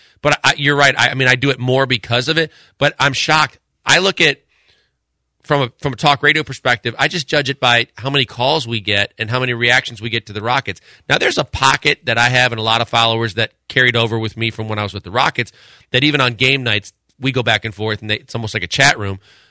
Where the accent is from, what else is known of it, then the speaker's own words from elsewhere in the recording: Milwaukee, Wisconsin, United States; I'm from Milwaukee, Wisconsin.